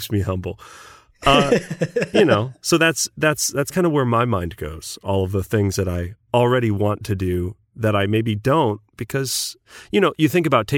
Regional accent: United States; I want to, you know, I'm American. Just a second language would be great.

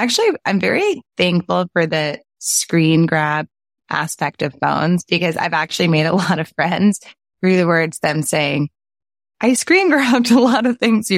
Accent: New Orleans, Louisiana, United States; a really soulful experience of growing up in New Orleans.

